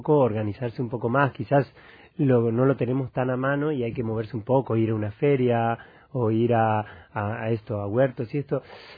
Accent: Argentina; soy cocinero, soy argentino y puedo dialogar igual con cualquier persona.

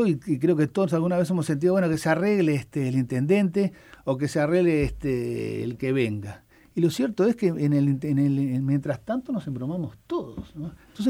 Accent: Montevideo, Uruguay; yo soy de Positos, he sido siempre de Positos

